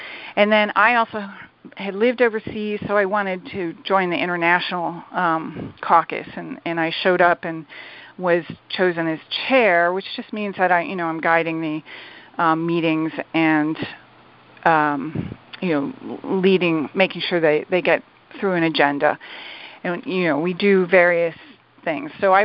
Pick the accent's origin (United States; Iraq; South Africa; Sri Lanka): United States; New York City, New York; So I'm from New York City. My home group is in Brooklyn.